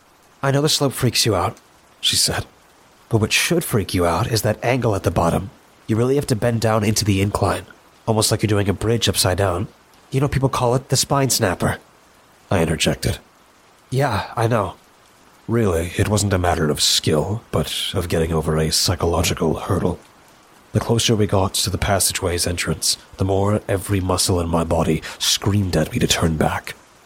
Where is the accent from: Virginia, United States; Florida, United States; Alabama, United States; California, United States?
Alabama, United States; My hometown in Jackson County, Alabama, is notorious for its cave systems, which attracts all manner of visitors who would otherwise never set foot in our little corner of the South.